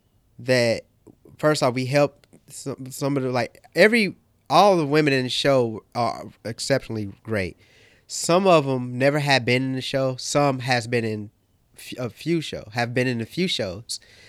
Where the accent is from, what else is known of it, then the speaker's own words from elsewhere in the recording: St. Louis, Missouri, United States; So I curated an art show back home in St. Louis, where I'm originally from. I'm from St. Louis, Missouri.